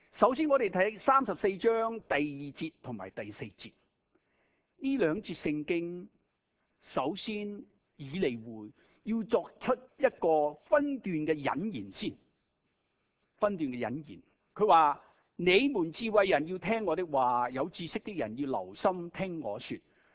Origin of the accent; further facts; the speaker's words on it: Guangdong, China; 我哋广东人有阵时讲呢个人饮酒好似饮水一样，系咪啊？